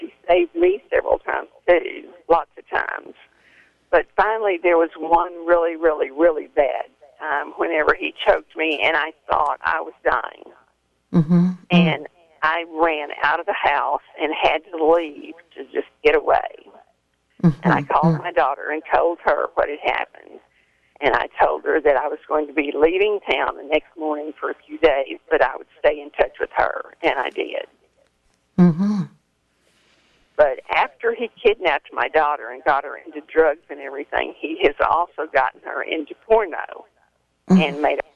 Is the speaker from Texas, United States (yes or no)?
yes; Dallas, Texas, United States; the church that I grew up in Oak Cliff, the Gospel Lighthouse Church.